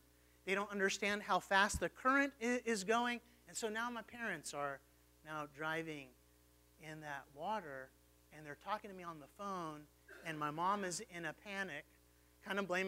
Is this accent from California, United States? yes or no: no; Houston, Texas, United States; because, you know, I'm from Houston. That's where my parents live.